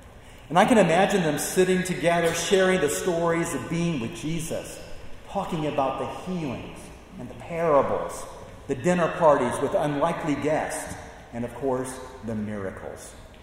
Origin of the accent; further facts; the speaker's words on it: Deep South, United States; I grew up in the Deep South, where Pentecostal churches rival in number those of the Baptist persuasion.